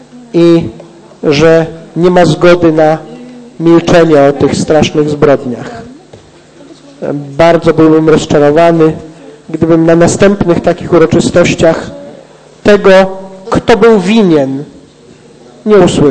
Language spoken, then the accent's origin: Polish; Poznań, Greater Poland Voivodeship, Poland; Ja to tak rozumiem jako poznaniak, jako historyk, jako były nauczyciel, jako przedstawiciel władz miejskich.